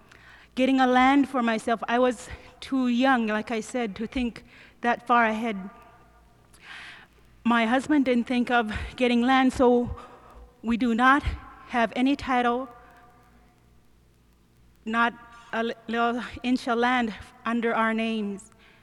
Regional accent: Shaktoolik, Alaska, United States; also born or lived in Nunivak; now in Norton Sound, United States; I'm from Shaktuli. I was born on Nunavak, but lived all over Alaska, up down the Yukon and now on the Norton Sound.

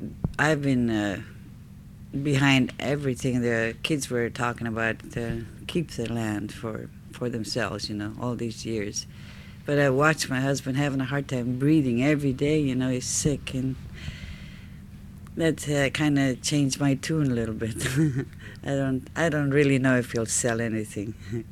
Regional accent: St. George, Alaska, United States; Yeah, well, I came from St. George Island, you know, where the natives are natives. You got no say in nothing there. So it was kind of tough living there when I was growing up.

